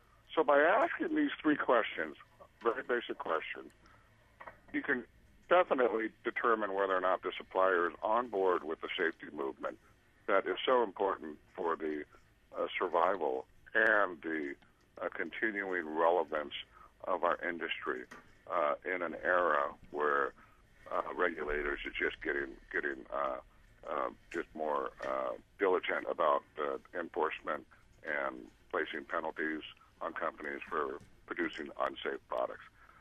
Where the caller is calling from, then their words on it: Las Vegas, Nevada, United States; Good morning, folks. I'm calling in from Las Vegas